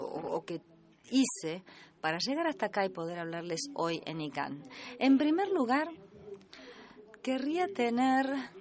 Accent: Canada; El desarrollo internacional para mí significa trabajar como canadiense en programas de asistencia externa.

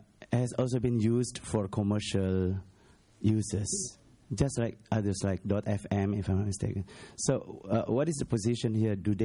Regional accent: Indonesia; now in Malaysia; I'm from Indonesia and now in Malaysia.

